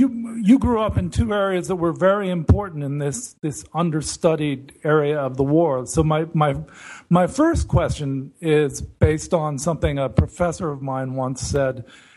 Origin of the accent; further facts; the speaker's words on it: California, United States; I mean, for me, growing up in California, I just always thought